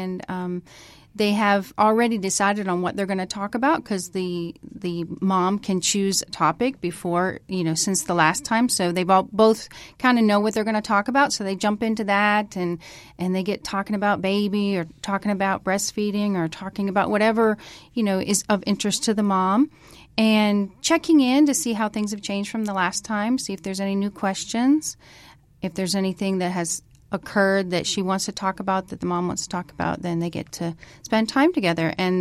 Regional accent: Minnesota, United States; also born or lived in East Africa; Originally, I'm from Minnesota, so I'm a northern girl. And then I spent a lot of time in East Africa, so had a lot of time overseas, especially growing up.

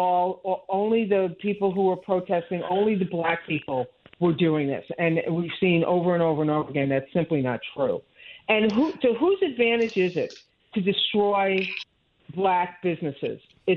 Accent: New York, United States; I grew up on Long Island. The South Shore was a hotbed for the Klan.

